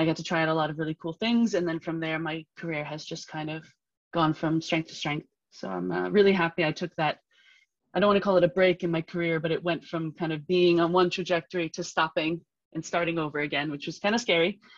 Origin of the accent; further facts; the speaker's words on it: New York, United States; also born or lived in England / Switzerland; I'm originally from New York. I lived in England for a long time and then Switzerland. Oh. I became a British citizen 10 years ago.